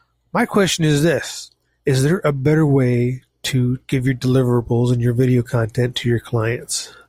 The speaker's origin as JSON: {"language": "English", "town": "Charlotte", "region": "North Carolina", "country": "United States", "said": "I'm from Charlotte, North Carolina."}